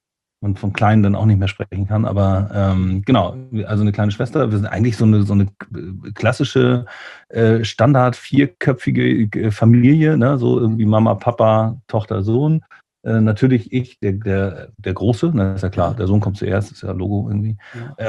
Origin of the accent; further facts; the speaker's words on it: Lübeck, Schleswig-Holstein, Germany; born there; ursprünglich bin ich ja an der Trave auch geboren, hier in Lübeck. Oh. Da war ich zwischendurch mal weg und bin dann wieder zurückgekommen.